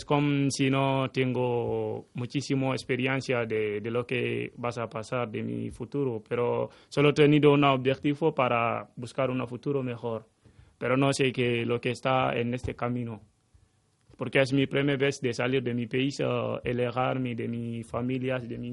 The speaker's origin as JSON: {"language": "Spanish", "country": "Guinea", "second_language": "Spanish", "moved": "yes", "lives_now": "Spain", "said": "soy de Guinea Conakry. Llego casi 2 años aquí en España."}